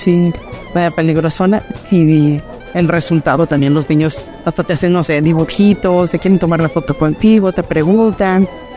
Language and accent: Spanish; Tepatitlán de Morelos, Jalisco, Mexico; Yo soy originaria de Tepatitlán, Tepatitlán de Morelos.